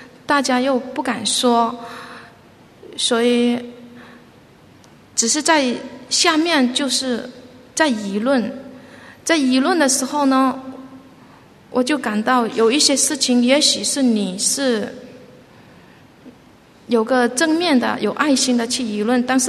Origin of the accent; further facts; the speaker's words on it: Shenzhen, Guangdong, China; 我是来自深圳的